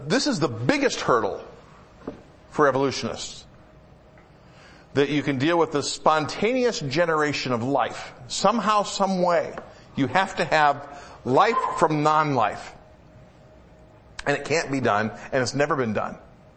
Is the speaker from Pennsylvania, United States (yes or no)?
no; Birmingham, Michigan, United States; I grew up in Birmingham, Michigan.